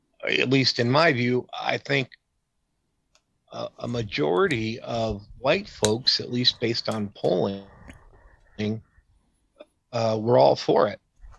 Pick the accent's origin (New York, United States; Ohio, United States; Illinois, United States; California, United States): New York, United States; And when pandemic hit, I went back to my hometown. I'm in rural New York State.